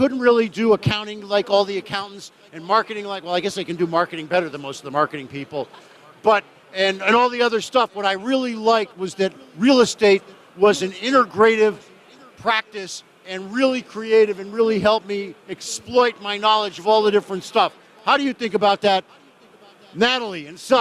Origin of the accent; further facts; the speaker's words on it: Miami, Florida, United States; I'm only in Orlando, and I'm saying y'all, and I'm from Miami.